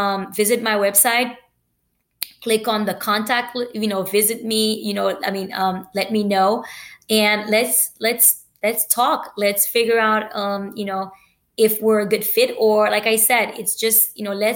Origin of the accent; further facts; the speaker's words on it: United States; Hey, I'm Haitian American.